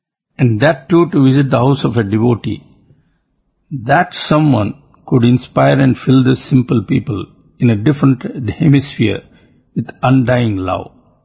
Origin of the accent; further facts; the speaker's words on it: India; there I was from India in a church in Australia. And here were two Pakistani Muslims wanting a picture with me from India, a Hindu.